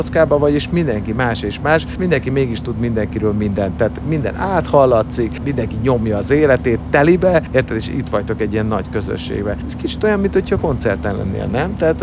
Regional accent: Vojvodina, Serbia; Én vajdasági vagyok, tehát hogy ebből a határon túli per anyaországi dologból azért szerencsére van némi merítésem.

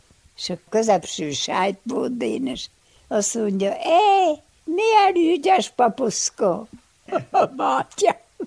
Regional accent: Csekefalva, Harghita, Romania; Ott laktunk az erdő alatt, Csekefalvában. Hát én ott születtem.

